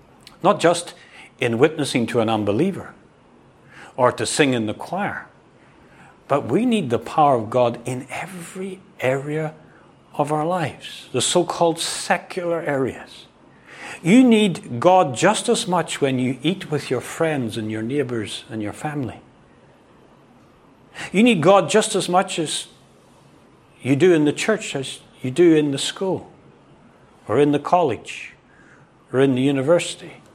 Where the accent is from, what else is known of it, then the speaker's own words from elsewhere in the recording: Northern Ireland, United Kingdom; I grew up in Northern Ireland.